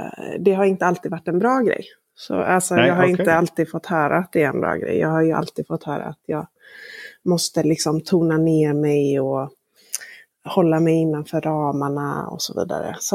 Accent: Gothenburg, Västra Götaland County, Sweden; accent: Gothenburg dialect; now in Småland, Sweden; Jag bor här nu, men jag är från Göteborg från början.

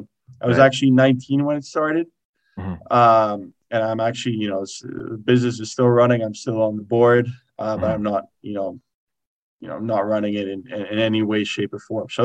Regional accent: Spain; moved away as an adult; I grew up in Spain, I was born there and then went to college in the States.

